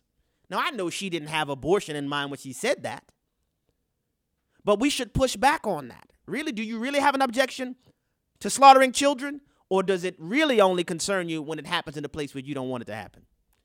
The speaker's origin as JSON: {"language": "English", "town": "New Orleans", "region": "Louisiana", "country": "United States", "tie": "born or raised there", "said": "What about my hometown, New Orleans, Louisiana?"}